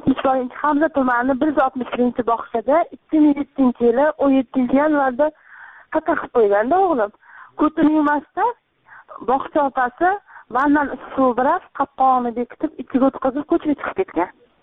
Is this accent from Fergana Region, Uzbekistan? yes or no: no; Parkent, Tashkent Region, Uzbekistan; Biz shuga 2000 yilga kelganmiz shaharga. O'zim Parkentdanman.